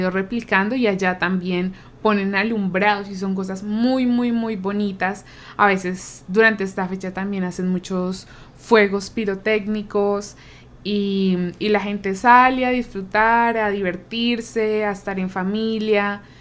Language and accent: Spanish; Bogotá, Colombia; Por ejemplo, en Bogotá, yo soy de Bogotá